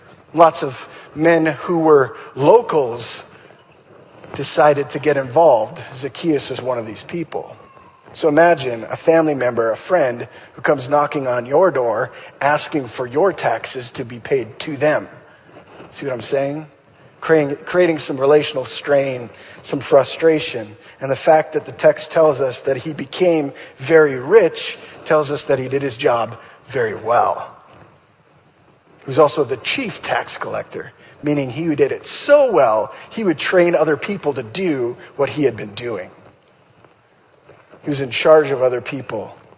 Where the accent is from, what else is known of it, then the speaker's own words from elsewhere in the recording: Saskatchewan, Canada; It was one of my favorite things to do as a kid growing up in Saskatchewan.